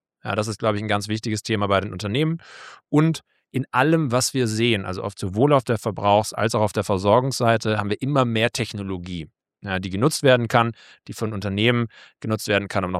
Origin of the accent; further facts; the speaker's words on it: Germany; Ich bin am Bodensee in einem Kunststoffunternehmen aufgewachsen.